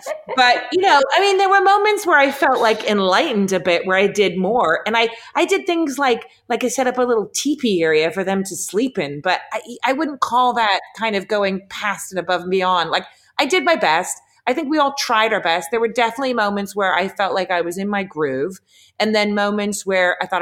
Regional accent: Los Angeles, California, United States; I was conceived there and I was forcefully birthed there against my will. So, you know, LA's always been home to me.

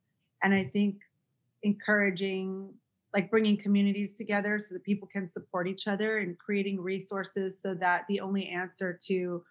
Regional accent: West Hollywood, California, United States; I'm born and raised in West Hollywood, so I'm from LA, and I did not think I would ever be a producer

